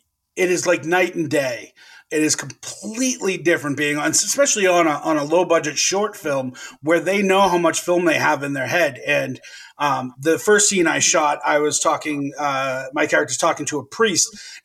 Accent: Boston, Massachusetts, United States; accent: Boston; they wanted my Boston accent, which was cool, but I've been trained for so long to try to lose it and not act with my accent.

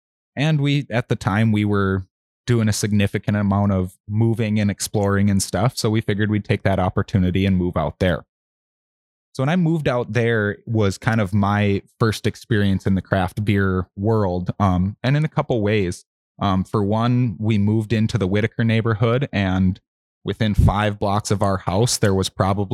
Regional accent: Mandan, North Dakota, United States; now in Oregon, United States; I mean, growing up in Mandan, North Dakota, before I moved away here, there wasn't anything for craft beer.

